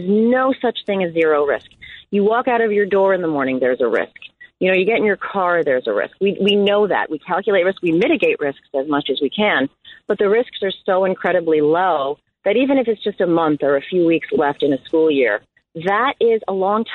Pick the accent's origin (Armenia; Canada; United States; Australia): Canada; Ontario; born there; Actually, I bounced around a lot as a kid, but my dad was a big Leafs fan. I was born in Ontario.